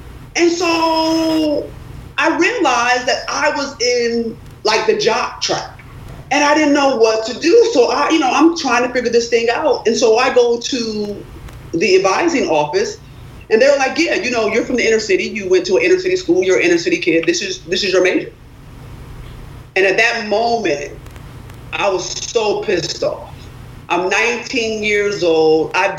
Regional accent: Rochester, New York, United States; I grew up in Rochester, New York. I was a high school basketball player.

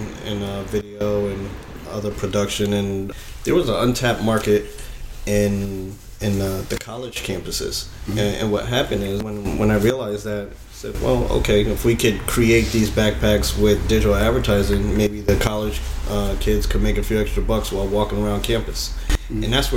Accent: Bronx, New York, United States; born there; Well, I was born in the Bronx.

